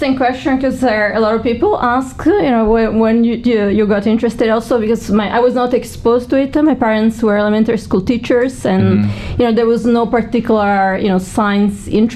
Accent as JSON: {"language": "English", "region": "Campania", "country": "Italy", "tie": "born or raised there", "said": "So I grew up in a small little town in the middle of nowhere in the south of Italy."}